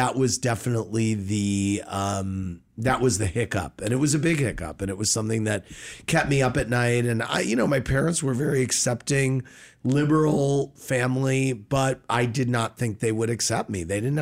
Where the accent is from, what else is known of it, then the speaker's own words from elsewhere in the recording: St. Louis, Missouri, United States; Born and raised in St. Louis.